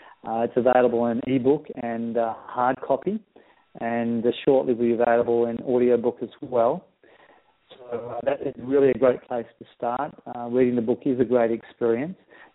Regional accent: Perth, Western Australia, Australia; I also hold live events here in my hometown of Perth in Australia.

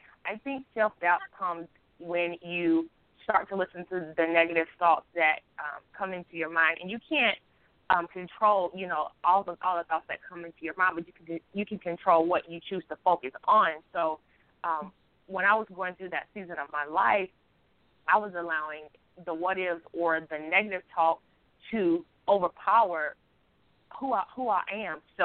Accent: Mississippi, United States; I'm from Mississippi, and I hosted an event last year for girls 9 through 18

